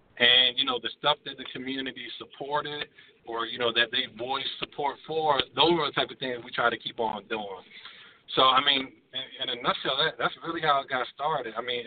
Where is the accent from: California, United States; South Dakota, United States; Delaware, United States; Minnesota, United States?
Delaware, United States; I'm from Delaware, had the opportunity to leave Delaware, but, you know, went to Florida, went to Philly, went to Texas. And when I came back to Delaware